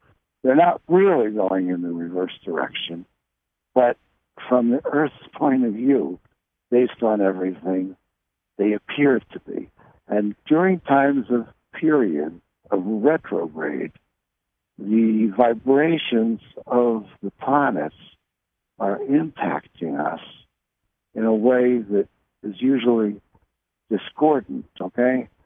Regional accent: Helena, Arkansas, United States; He talks about the energy of my hometown, Helena, Arkansas, is very powerful.

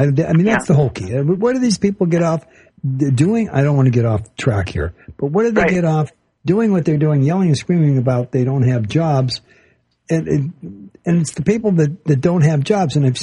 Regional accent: United States; I'm an American all the way across the board.

